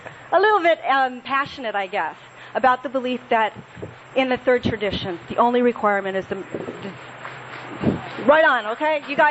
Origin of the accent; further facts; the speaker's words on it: Pasadena, California, United States; I'm from Pasadena, California originally